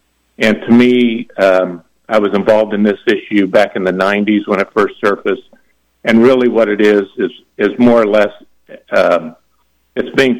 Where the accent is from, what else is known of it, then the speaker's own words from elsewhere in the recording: Garden City, Kansas, United States; I grew up out in Garden City, so I'm very familiar with this issue in that area.